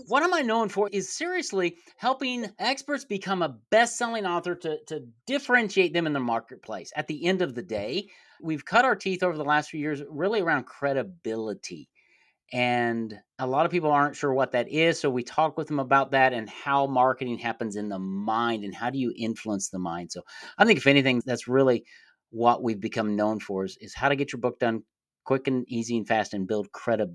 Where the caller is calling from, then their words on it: Little Rock, Arkansas, United States; I am in Little Rock, Arkansas.